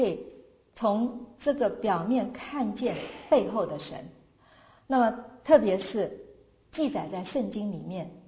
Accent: China; 所以我们中国人也有这种概念

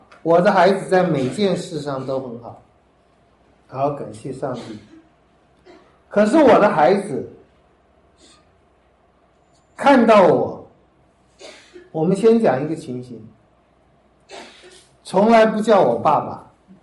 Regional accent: China; 我们中国人的传统，一个好人 都应该是忧国忧民的，不快乐的，要先天下之忧而忧，后天下之乐而乐。

